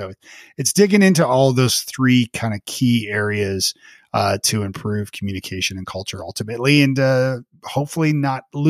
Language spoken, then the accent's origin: English; Canada; I'm Canadian.